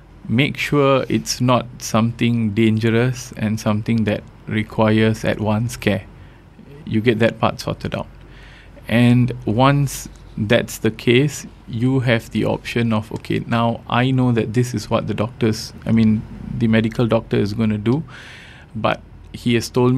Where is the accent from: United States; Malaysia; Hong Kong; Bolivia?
Malaysia; Johor; Okay, the way I look at it is that I'm from Johor. Oh, it's very, very popular there.